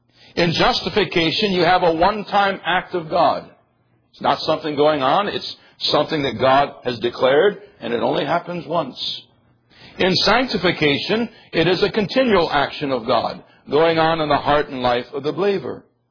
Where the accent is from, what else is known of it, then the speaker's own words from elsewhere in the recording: England, United Kingdom; So I just say AI because I'm English and not Jewish.